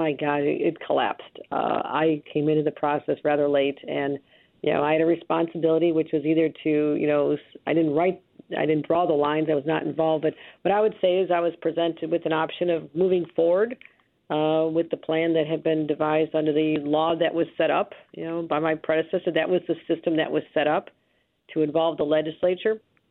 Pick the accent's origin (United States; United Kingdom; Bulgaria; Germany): United States; Buffalo, New York; And a place like Western New York, where I'm from Buffalo.